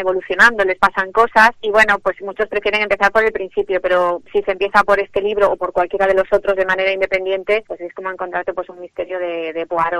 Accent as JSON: {"language": "Spanish", "town": "Vigo", "region": "Galicia", "country": "Spain", "said": "Yo soy una viguesa muy enamorada de mi ciudad y la disfruto mucho, la paseo mucho, sobre todo reconozco que la zona de la costa."}